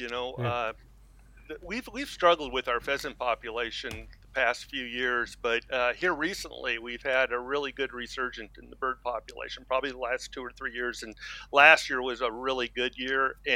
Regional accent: Washington, United States; Yeah, well, I grew up in Washington. I did leave Washington for about 3 or 4 years, but came back about 25 years ago. I live in Spokane.

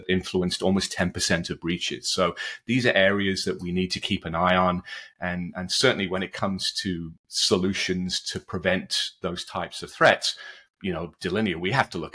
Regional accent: Wrexham, Wales, United Kingdom; now in California, United States; But I live in California. I've been in the US since 1989, but I was born and bred in Wales. In fact, I was born in a town called Wrexham

